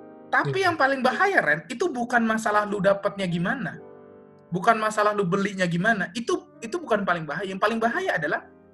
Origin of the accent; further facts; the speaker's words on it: Medan, North Sumatra, Indonesia; Kalau di kampung gue tuh, di Medan tuh disebutnya barang Aceh, Ren.